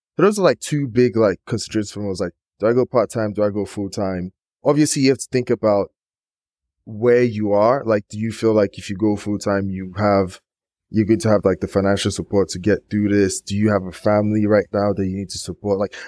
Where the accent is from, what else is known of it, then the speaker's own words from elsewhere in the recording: Nigeria; I think partly just being Nigerian and wanting to achieve, I set my aim pretty high.